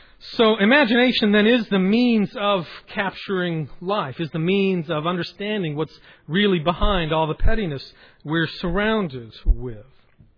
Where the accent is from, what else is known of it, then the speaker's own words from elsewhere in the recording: United States; And being an American, it's hard for me to engage